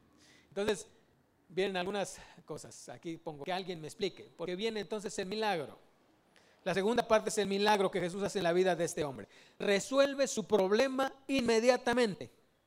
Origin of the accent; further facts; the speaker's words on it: Mexico; born there; Yo le decía, Señor, ¿por qué nací en México?